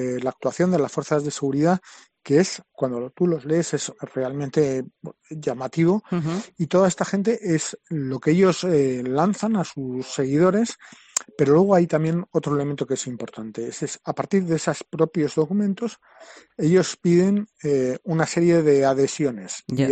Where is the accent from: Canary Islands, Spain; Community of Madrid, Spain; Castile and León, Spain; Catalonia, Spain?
Catalonia, Spain; Barcelona; porque yo también soy de Barcelona, aunque no haya nacido allí, pero me considero también mucha parte de allí